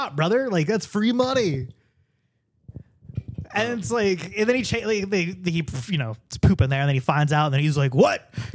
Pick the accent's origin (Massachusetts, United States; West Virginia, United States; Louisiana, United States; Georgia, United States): Louisiana, United States; I grew up in Louisiana